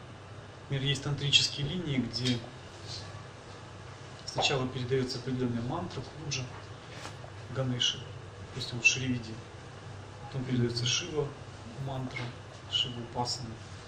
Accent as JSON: {"language": "Russian", "country": "Russia", "said": "Есть еще я из России"}